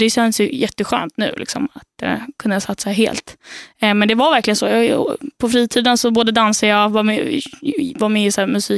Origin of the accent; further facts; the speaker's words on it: Stockholm, Stockholm County, Sweden; Jag har bott i Stockholm typ hela mitt liv, lite olika delar.